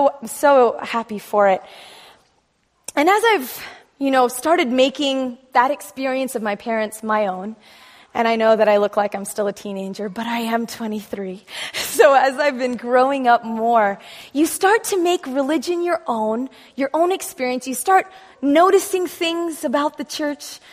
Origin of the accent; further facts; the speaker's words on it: Berrien Springs, Michigan, United States; I grew up in a Seventh-day Adventist home. Some of you have heard me share my testimony, I guess. I was born in Berrien Springs.